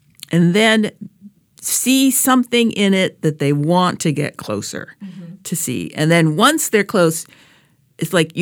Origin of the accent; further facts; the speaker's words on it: Woods Hole, Massachusetts, United States; I grew up in Woods Hole. Yes.